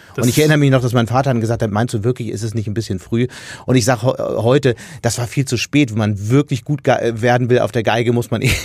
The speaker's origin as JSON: {"language": "German", "region": "Hamburg", "country": "Germany", "tie": "born or raised there", "also_born_or_lived": "Berlin", "said": "In der Tat, ich komme aus Berlin, ist eine dramatische Übertreibung. Ich bin da geboren und nach wenigen Monaten sind meine Eltern zurückgezogen nach Hamburg. Die sind seit mehreren Generationen Hamburger, insofern zähle ich als waschechter Hamburger, auch im Sinne der Definition der Hansestadt."}